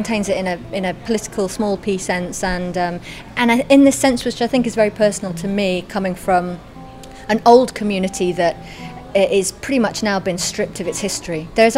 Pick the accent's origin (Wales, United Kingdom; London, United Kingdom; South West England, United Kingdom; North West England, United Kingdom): North West England, United Kingdom; Penrith; now in Carlisle, United Kingdom; So Penrith is the town where, it was my hometown, I went to school there